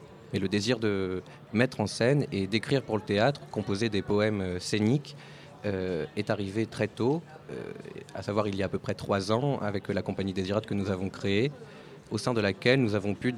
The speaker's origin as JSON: {"language": "French", "region": "Brittany", "country": "France", "lives_now": "Paris, France", "said": "je suis originaire de Bretagne, là où j'ai passé mon bac en candidat libre"}